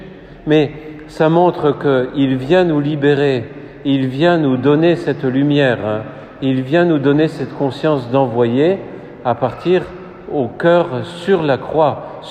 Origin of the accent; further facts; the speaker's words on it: North, France; Moi, je viens du Nord aussi.